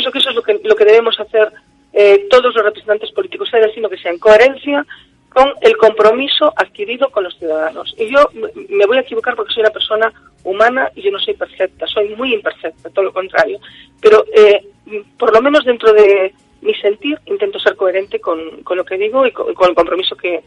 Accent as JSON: {"language": "Spanish", "region": "Balearic Islands", "country": "Spain", "said": "como menorquina tengo que defender los intereses de Menorca"}